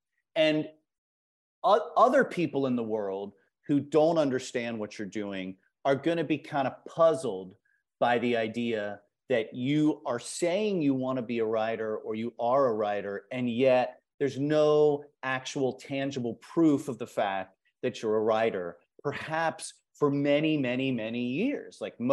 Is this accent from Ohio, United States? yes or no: yes; Cincinnati, Ohio, United States; I grew up in Cincinnati, so it was a pretty big city.